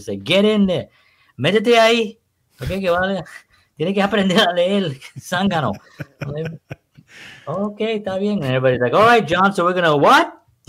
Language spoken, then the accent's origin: English; Bronx, New York, United States; We have done shows about growing up in the Bronx.